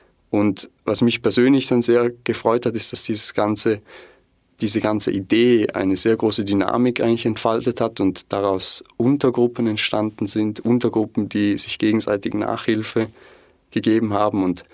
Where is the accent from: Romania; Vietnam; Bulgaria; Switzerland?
Switzerland; St. Gallen; als St. Galler